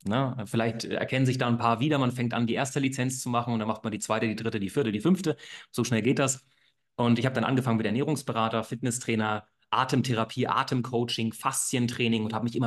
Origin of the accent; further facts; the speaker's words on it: Munich, Bavaria, Germany; moved away as an adult; now in Berlin, Germany; Ich komme ursprünglich aus München, wie es da auch steht. Ich bin Bayer. Ich bin damals vor knapp 8 Jahren nach Berlin hochgezogen, aufgrund von meinem Masterstudiengang International Management.